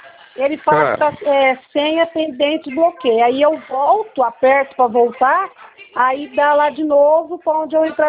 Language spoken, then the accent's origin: Portuguese; Casa Branca, São Paulo, Brazil; Sou de Casa Branca.